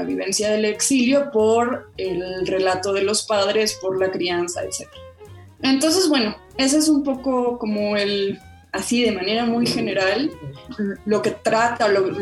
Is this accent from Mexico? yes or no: yes; Mexico; born there; Yo soy hija de exiliados argentinos, yo ya nací en México